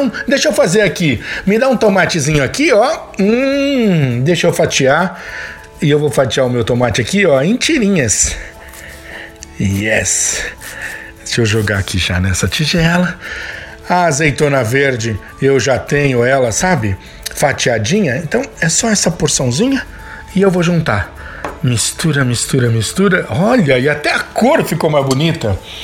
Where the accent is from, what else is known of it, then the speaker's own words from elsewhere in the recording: São Paulo, Brazil; Eu sou aqui de São Paulo